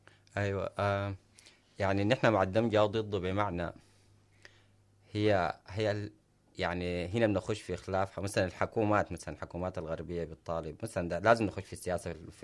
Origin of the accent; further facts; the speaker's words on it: Sudan; moved away; جينا من السودان. لسه يفتكروا احنا سودانيين